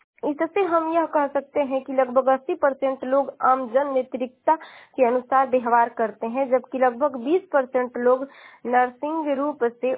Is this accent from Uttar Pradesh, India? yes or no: yes; Ballia, Uttar Pradesh, India; और मैं बलिया जिले की निवासी हूँ।